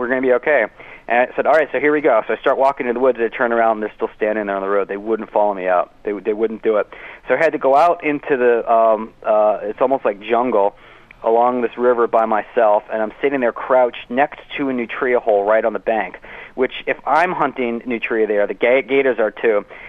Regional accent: Virginia, United States; I've looked at the data for my home state of Virginia.

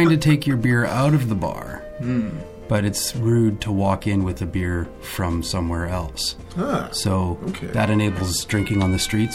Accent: Winnipeg, Manitoba, Canada; now in Germany; I'm originally from Winnipeg, but I've been living and touring in Europe for the last 3 years, specifically based out of Germany.

